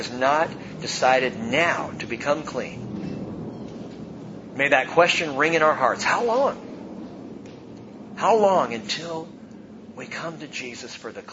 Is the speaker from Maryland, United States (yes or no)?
no; California, United States; I grew up in Southern California. You lived on the beach because you wanted to be dark.